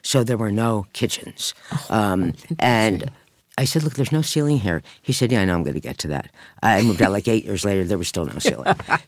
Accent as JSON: {"language": "English", "region": "New Jersey", "country": "United States", "tie": "born or raised there", "said": "I grew up in New Jersey, mm-hmm. so people who are not from around here say, \"Oh, it's the same thing.\""}